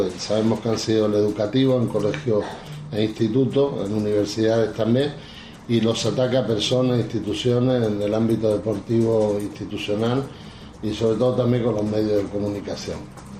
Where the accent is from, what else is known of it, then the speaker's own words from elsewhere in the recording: Spain; somos españoles, y somos españoles de religión judía